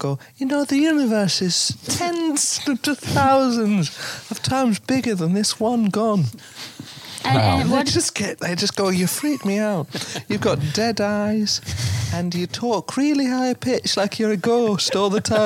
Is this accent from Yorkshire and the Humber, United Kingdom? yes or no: yes; Yorkshire and the Humber, United Kingdom; accent: Yorkshire; But it's a softer Yorkshire accent.